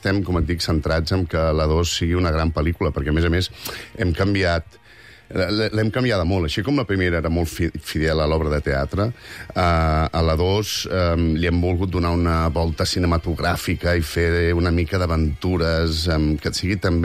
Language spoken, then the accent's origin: Catalan; Catalonia, Spain; com a català, sí.